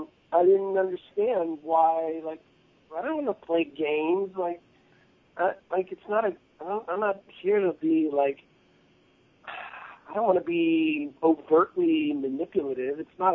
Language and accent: English; Ohio, United States; I grew up in Ohio.